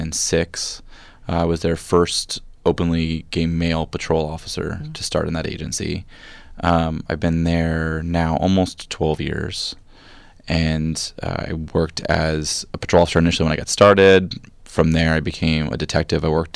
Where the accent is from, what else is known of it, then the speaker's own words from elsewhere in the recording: Petaluma, California, United States; Yeah, I grew up in Petaluma. It's where my family, most of it still is now.